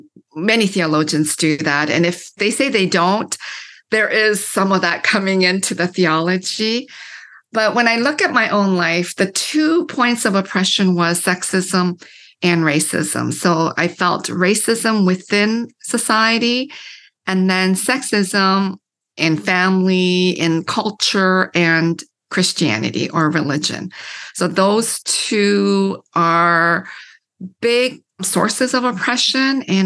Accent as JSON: {"language": "English", "country": "Canada", "tie": "born or raised there", "said": "And I grew up in Canada and we never talked about racism in black and white terms. And then I moved here to start teaching"}